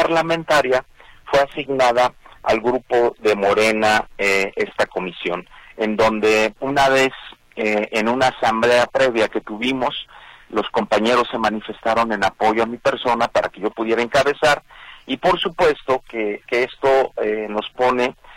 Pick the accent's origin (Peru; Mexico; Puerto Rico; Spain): Mexico; para nosotros como mexicanos, la seguridad nacional, la seguridad del interior